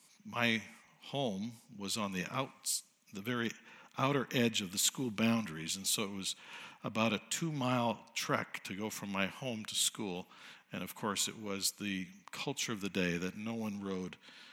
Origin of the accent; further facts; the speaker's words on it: Richmond, British Columbia, Canada; also born or lived in Edmonton, Canada / Cleveland, United States; We drove by our house that I grew up in, number 2 road in Richmond. I was born in Edmonton, and we moved to Cleveland, Ohio, because that's where my father was pastoring, and then back to Alberta, then back here to Richmond.